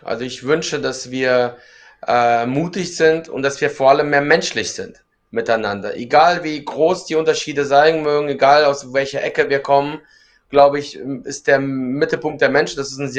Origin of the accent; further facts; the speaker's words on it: Donbas, Ukraine; Ich komme aus dem Donbass und alle diese Städte, wo die Kampfhandlungen stattfanden, waren für mich, ja, gelebte Realität.